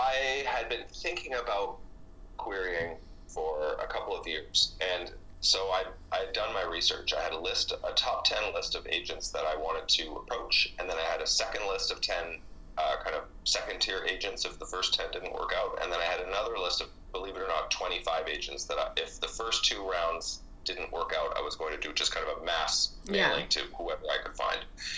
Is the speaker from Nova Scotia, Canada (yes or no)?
yes; Nova Scotia, Canada; Well, I'm actually from Nova Scotia, which is very close to Maine.